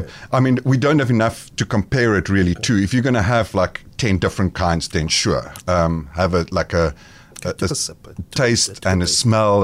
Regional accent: South Africa; to make it more palatable for our general African population, our being South African. South Africans do tend to have a slightly sweeter palate than, say, the Europeans.

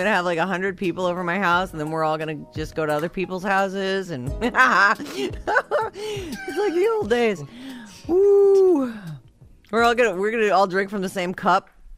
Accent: Rhode Island, United States; born there; Because I was born in Rhode Island.

